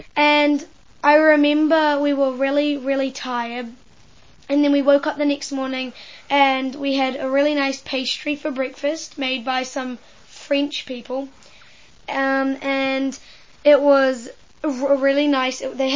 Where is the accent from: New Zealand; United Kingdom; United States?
New Zealand; I'm 11 years old, and I'm from New Zealand.